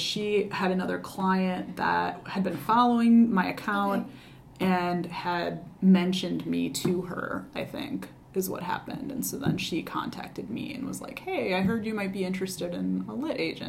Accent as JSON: {"language": "English", "town": "Madison", "region": "Wisconsin", "country": "United States", "tie": "born or raised there", "said": "'Cause I've felt for a long time that, especially here in my hometown, in my home state, I'm very undervalued. It seems like people like my work and like what I do and seem to value me outside of Wisconsin"}